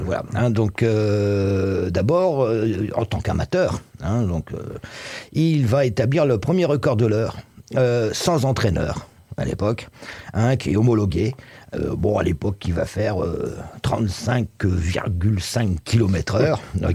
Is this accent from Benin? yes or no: no; Roubaix, Hauts-de-France, France; born there; puisque je suis d'origine des Hauts-de-France. Je suis né à Roubaix, j'ai vécu, à Marcq-en-Barœul à l'époque. Actuellement, je suis dans le Pas-de-Calais